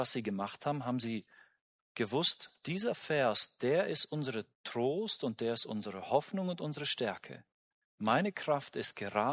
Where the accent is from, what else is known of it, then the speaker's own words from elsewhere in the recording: Günzburg, Bavaria, Germany; als ich in meiner Heimatgemeinde in Günzburg aufgewachsen bin